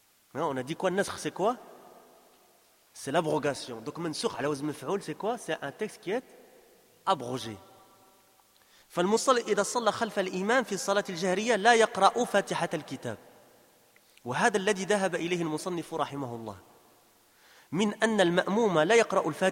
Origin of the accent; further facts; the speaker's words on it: Saudi Arabia; الفتوى من اللجنة الدائمة عندنا في المملكة العربية السعودية